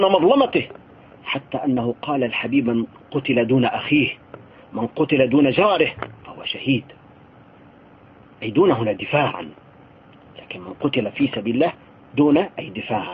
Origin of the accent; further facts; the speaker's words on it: Syria; يعني نحن عندنا في سوريا طاغية ونظام